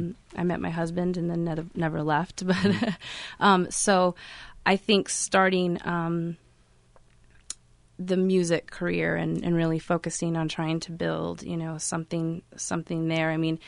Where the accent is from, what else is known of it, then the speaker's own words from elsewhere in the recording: Tucson, Arizona, United States; also born or lived in Ajo; I think I'm from Tucson. I was born in Ajo. We moved here when I was like 3, I think, or so.